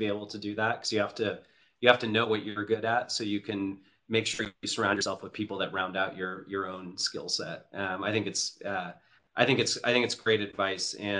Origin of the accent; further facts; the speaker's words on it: Colorado, United States; in my home state, which in Colorado, which I think is super, super, super exciting.